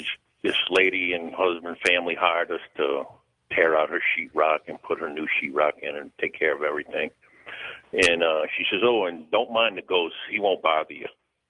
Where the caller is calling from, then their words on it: New Orleans, Louisiana, United States; I'm calling from New Orleans.